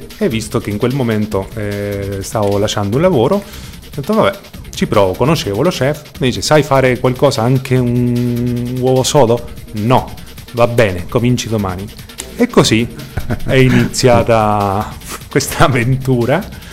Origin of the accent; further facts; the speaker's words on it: Córdoba, Argentina; Cordova, che è un po' la Bologna dell'Argentina, ecco.